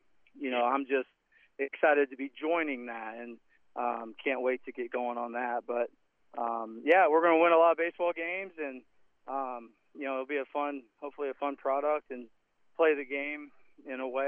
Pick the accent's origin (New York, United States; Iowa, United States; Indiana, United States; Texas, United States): Iowa, United States; You know, I'm from Iowa, my wife is from Iowa, we're born and raised in Southeast Iowa